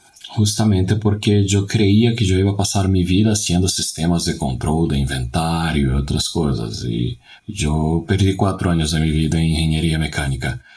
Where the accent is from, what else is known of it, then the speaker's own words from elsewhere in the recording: Belém, Pará, Brazil; un grupo de usuarios llamados Tasafo, que es de mi ciudad natal, Belén.